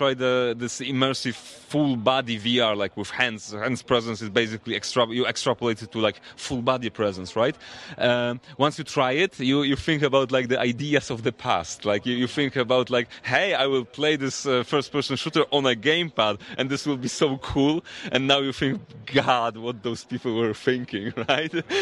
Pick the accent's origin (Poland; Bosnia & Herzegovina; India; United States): Poland; We come from Poland.